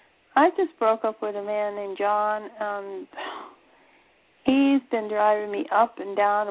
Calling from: Florida, United States; Hello, this is … from Florida.

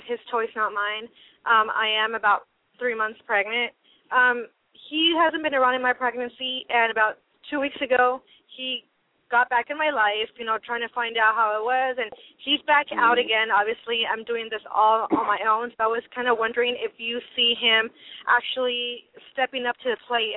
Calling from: California, United States; I'm from California

